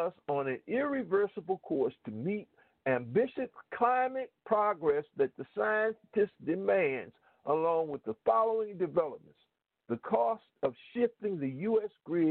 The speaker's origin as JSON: {"language": "English", "region": "South Carolina", "country": "United States", "tie": "born or raised there", "said": "one of my business associates who is working with a group out of my home state of South Carolina"}